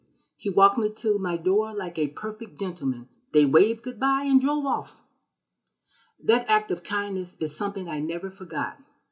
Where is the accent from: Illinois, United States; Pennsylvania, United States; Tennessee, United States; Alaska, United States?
Illinois, United States; Chicago; I'm from Chicago.